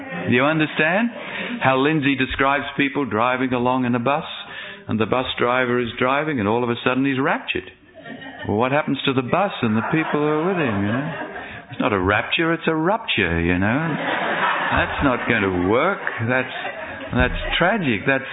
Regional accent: Australia; And I'm from Australia, that place that's upside down.

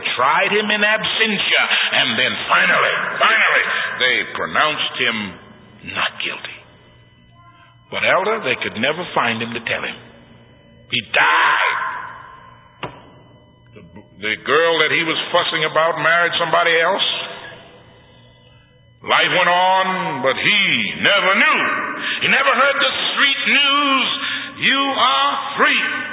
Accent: Philadelphia, Pennsylvania, United States; also born or lived in New Jersey / New York; I was brought up in the Northeast, Philadelphia, and New Jersey, and New York. And first time I'd been in the South like that.

